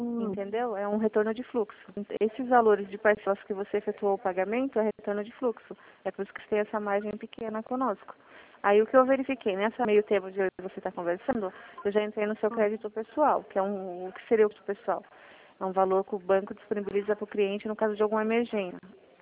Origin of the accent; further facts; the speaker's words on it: Sorocaba, São Paulo, Brazil; Eu sou de Sorocaba